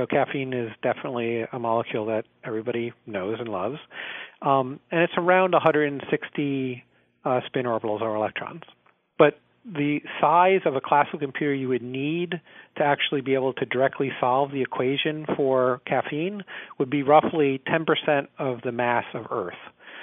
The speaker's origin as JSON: {"language": "English", "region": "New York", "country": "United States", "tie": "born or raised there", "said": "You know, I grew up in the Hudson Valley, right?"}